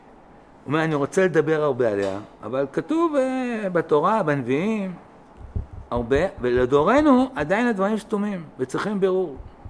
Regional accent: Tel Aviv, Tel Aviv District, Israel; גדלתי במקומות לא, הייתי בתל אביב, גרתי באיזה מקום שלא בדיוק היו שם כאלה, זהו, אבל... מזלי, הוריי שמו אותי במקום תורני חזק, זה שמר עלינו שם בכל הסביבה שגרנו, בסביבת תחנה מרכזית תל אביב

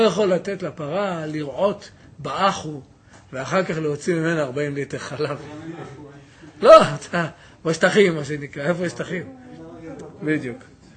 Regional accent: Jerusalem, Jerusalem District, Israel; born there; אני לא קיבוצניק. נולדתי בירושלים. ירושלים ותיקים.

